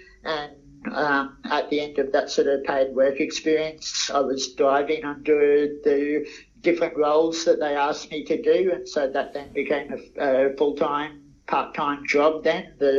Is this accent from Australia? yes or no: yes; Kingaroy, Queensland, Australia; the local radio station in my hometown of Kingaroy